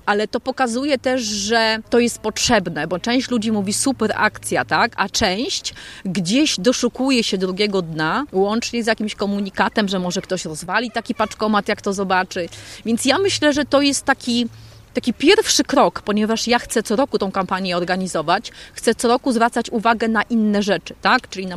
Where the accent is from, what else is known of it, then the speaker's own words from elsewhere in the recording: Puławy, Lublin Voivodeship, Poland; born there; Zaczęłam w Puławach, urodziłam się tutaj.